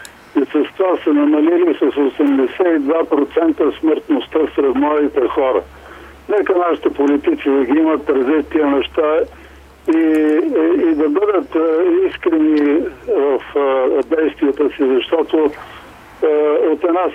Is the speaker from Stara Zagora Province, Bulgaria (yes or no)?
no; Sofia, Sofia City, Bulgaria; от София съм.